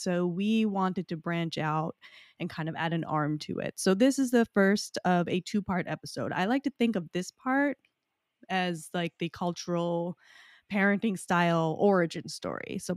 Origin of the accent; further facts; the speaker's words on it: New York City, New York, United States; also born or lived in New Jersey, United States; growing up in New York City and New Jersey.